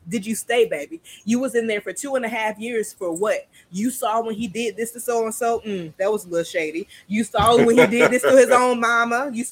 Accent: Florida, United States; Palm tree shade. I'm from Florida, baby.

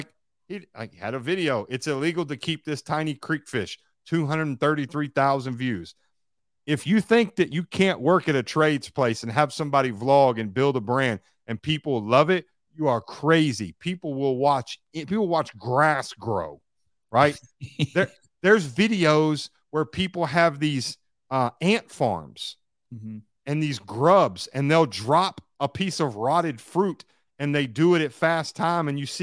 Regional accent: Kentucky, United States; I grew up in Kentucky. I can fish.

